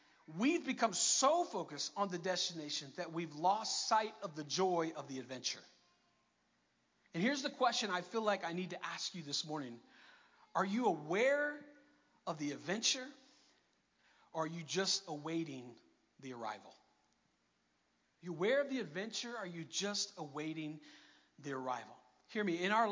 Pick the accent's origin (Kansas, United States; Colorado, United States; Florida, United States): Florida, United States; I'm from Florida, and Florida is known as the vacation land.